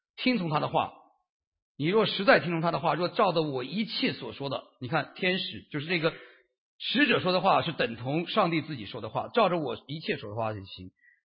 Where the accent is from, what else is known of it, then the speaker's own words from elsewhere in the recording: China; 整个在地上掌权者，我们中国人都是听命的。